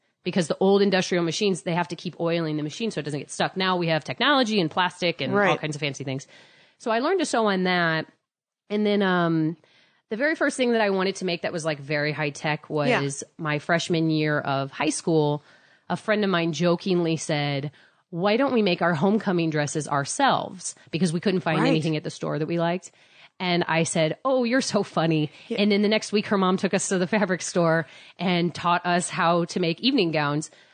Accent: St. Louis, Missouri, United States; Because I'm from St. Louis.

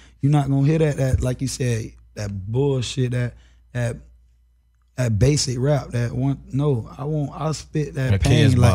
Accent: Florida, United States; I'm from Florida. He from Florida.

